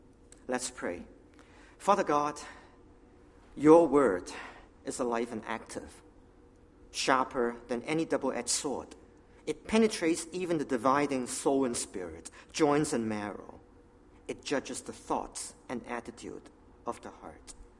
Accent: Toronto, Ontario, Canada; I came from Toronto.

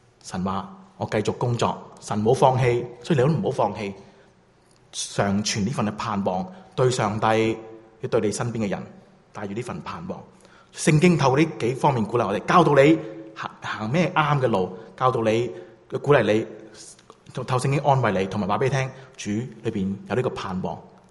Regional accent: China; 他跟我们中国人说，即是罗底橙来的

